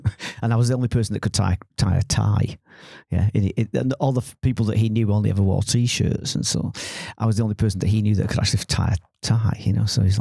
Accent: Manchester, North West England, United Kingdom; when I was growing up in Manchester in the 1960s

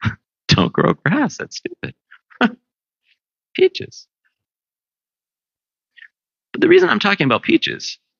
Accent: St. Catharines, Ontario, Canada; now in Ottawa, Canada; I grew up in St. Catharines. I most of the time don't miss it.

